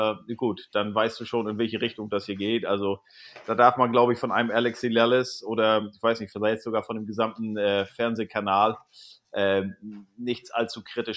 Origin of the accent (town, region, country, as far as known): Germany; born or raised there